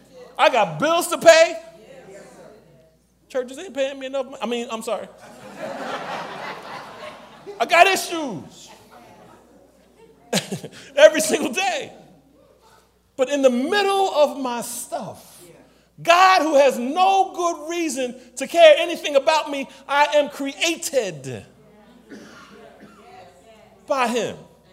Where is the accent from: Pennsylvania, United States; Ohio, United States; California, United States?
Pennsylvania, United States; Philadelphia; I'm born and raised. I'm from Philadelphia. Yeah. I grew up in Crestmont.